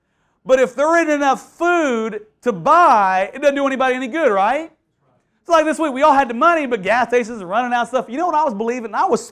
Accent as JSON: {"language": "English", "town": "Houston", "region": "Texas", "country": "United States", "tie": "born or raised there", "said": "when I was a kid growing up in Houston, I had to memorize a big chapter every month"}